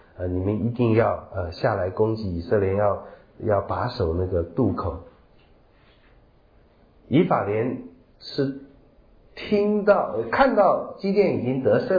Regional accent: China

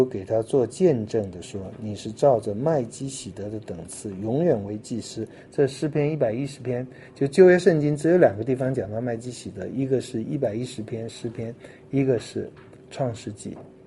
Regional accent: China; law 我们中国人并不看重 law， 法和律都是统治者的武器。

